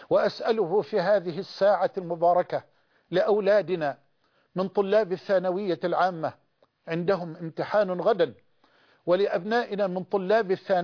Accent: Egypt; بلدنا مصر

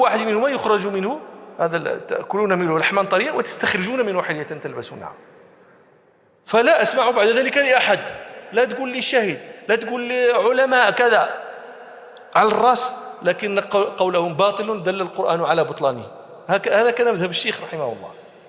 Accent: Morocco; يعني أقول دائما للطلبة عندنا في المغرب

